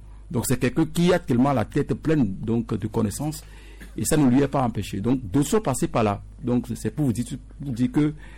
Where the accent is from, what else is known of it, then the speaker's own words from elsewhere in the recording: Togo; Maintenant, si des dispositions chez nous au Togo empêchent à ce que des enfants déjà à 4 ans, ils ne peuvent pas commencer le cours préparatoire première année